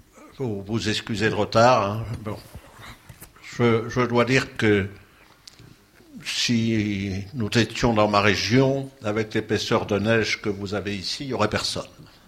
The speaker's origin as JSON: {"language": "French", "region": "Normandy", "country": "France", "said": "je suis normand. Hein. Donc je viens tout simplement d'une petite commune auprès de Rouen. Hein. Voilà, pour situer les choses très rapidement, maire de mon village, là, qui fait à peu près 850-900 habitants aujourd'hui."}